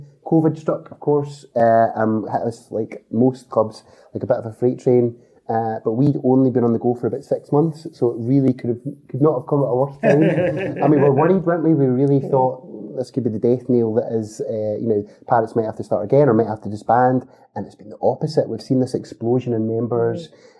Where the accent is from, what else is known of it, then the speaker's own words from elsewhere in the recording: Cumbernauld, Scotland, United Kingdom; I grew up in Cumbernauld, but it was, you know, a hop, skip and a jump, or a quick car ride from Glasgow